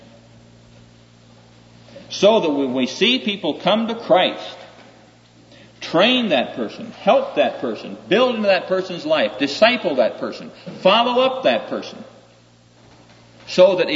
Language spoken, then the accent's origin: English; Neola, Iowa, United States; I'm in my hometown. That's a dinky little town back there in Iowa. I've asked those folk, and they've heard about that. I come from Neola, Iowa.